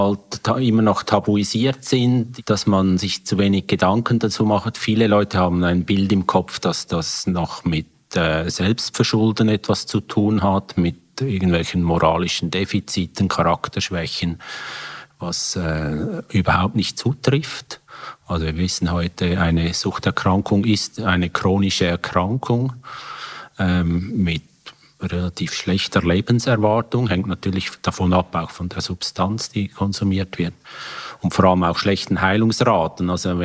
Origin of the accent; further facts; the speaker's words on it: Thalwil, Zurich, Switzerland; Ich bin in Thalwil aufgewachsen, war noch immer wieder in Zürich und bin auch in Zürich zur Schule gegangen.